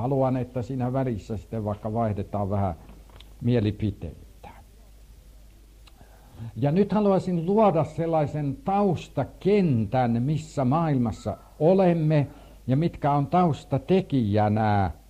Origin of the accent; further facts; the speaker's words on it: Central Finland, Finland; Ja minä palaan lapsuuteni kotikylälle, Keski-Suomessa.